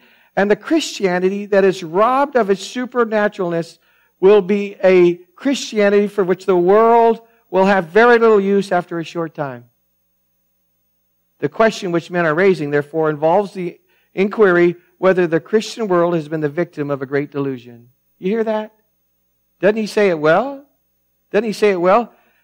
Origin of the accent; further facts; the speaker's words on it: Fitchburg, Massachusetts, United States; I talked to her after because she learns I was there and we're from Fitchburg.